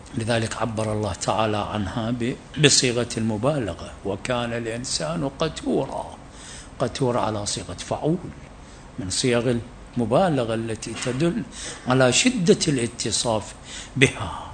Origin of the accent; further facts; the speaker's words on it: Iraq; وإحنا تحول عندنا في العراق يمكن الفلس الأحمر ينفع في اليوم